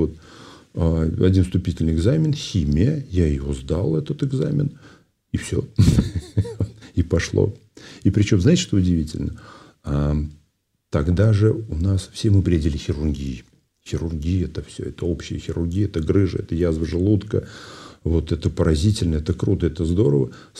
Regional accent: Ulyanovsk, Ulyanovsk Oblast, Russia; born there; Я родился в Ульяновске. Вот. Родился в Ульяновске.

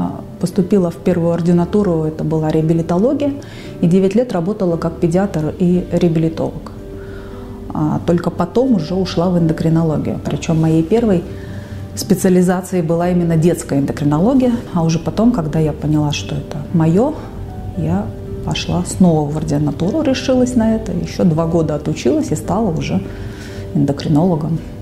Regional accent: Saint Petersburg, Russia; Я родилась и выросла в Санкт-Петербурге.

